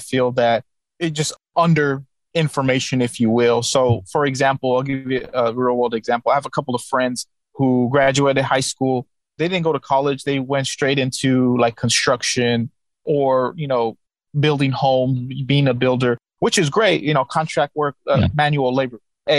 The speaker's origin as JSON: {"language": "English", "town": "El Paso", "region": "Texas", "country": "United States", "said": "I'm from El Paso too. Like a lot of people go to Odessa, Midland to work in West Texas in the oil fields."}